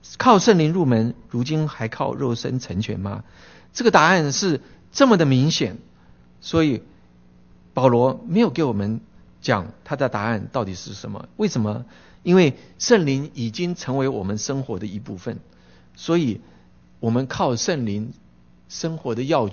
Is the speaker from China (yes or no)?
no; Taiwan; 我从小在台湾天气很热哈